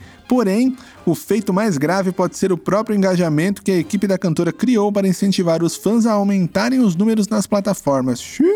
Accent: Brazil; Pode ter sido porque nós somos brasileiros?

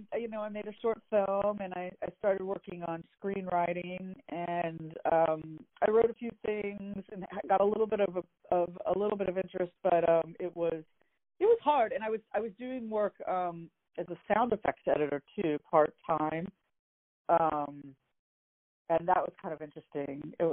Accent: Tyler, Texas, United States; I am. I grew up in Texas and my family is still there. My mom is in Tyler still.

